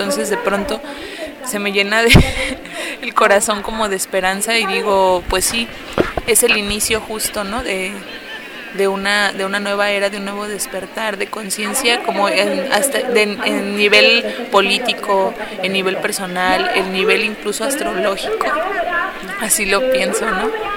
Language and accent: Spanish; San Luis Potosí, Mexico; tengo 25 años, soy de San Luis Potosí